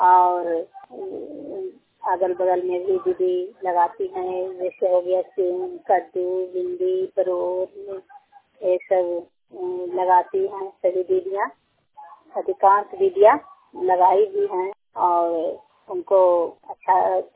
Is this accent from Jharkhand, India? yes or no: no; Setpur, Bihar, India; मैं सेतपुर गांव की निवासी हूँ और मेरा सेलेक्ट सागर है पंचायत इताचा क्लस्टर सरनामा ब्लॉक रोहुई और जिला नालंदा।